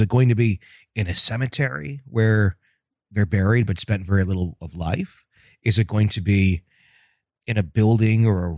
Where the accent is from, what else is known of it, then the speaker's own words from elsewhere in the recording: Arkansas, United States; I'm from Arkansas. I was born here, grew up here, and still live in the state. I live in Northwest Arkansas, though I am from the eastern side of the state.